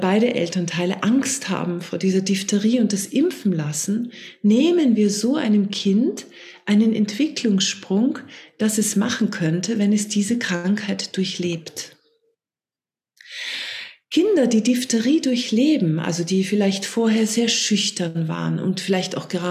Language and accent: German; Austria; Ich bin vor 2 Wochen in meine alte Heimat Österreich zurückgezogen.